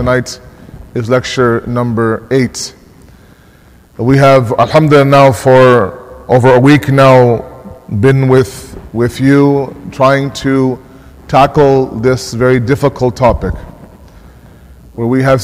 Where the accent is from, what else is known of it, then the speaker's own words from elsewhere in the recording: Toronto, Ontario, Canada; Back in my day when I was growing up in Toronto, grade 5, grade 6, every single Christmas season